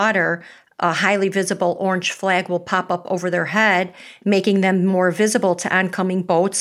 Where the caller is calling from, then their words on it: Hinsdale, Illinois, United States; I am calling from Hinsdale, Illinois.